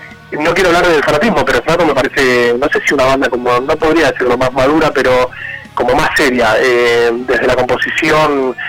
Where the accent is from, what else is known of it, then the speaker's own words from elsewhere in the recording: Buenos Aires, Argentina; Pero somos acá de Zona Sur, de Capital.